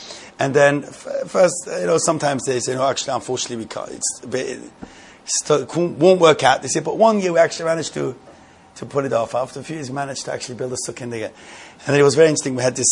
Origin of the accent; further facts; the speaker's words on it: Switzerland; Although I must say that I was brought up in Switzerland